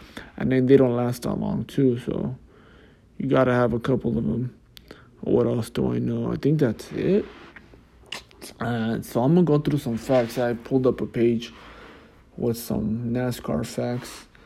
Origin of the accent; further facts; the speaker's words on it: Fontana, California, United States; Oh, and then right here where I'm from Fontana. There's like, a speedway. I'm not too far from it.